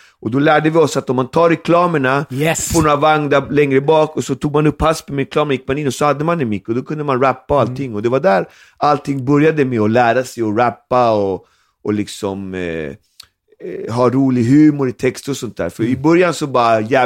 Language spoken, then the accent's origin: Swedish; Alby, Stockholm County, Sweden; jag kommer från Alby. Jag hade aldrig varit utanför Alby när jag var liten, du vet. Alltså, jag var född, fostrad i Alby. Alltså, det kom professorer och intervjuade mig för att jag pratade så mycket slang, så som vi pratade i Alby.